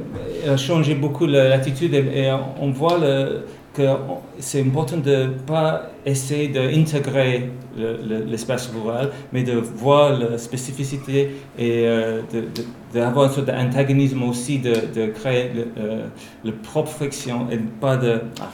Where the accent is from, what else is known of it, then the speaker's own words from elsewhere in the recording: Wales, United Kingdom; French is a second language; Mais là, ici on a le barrage, mais chez nous à Trenec, il y a aussi un barrage.